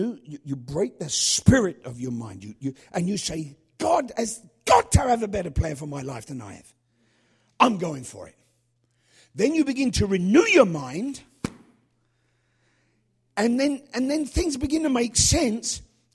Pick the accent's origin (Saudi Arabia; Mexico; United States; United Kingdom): United Kingdom; And I'm British.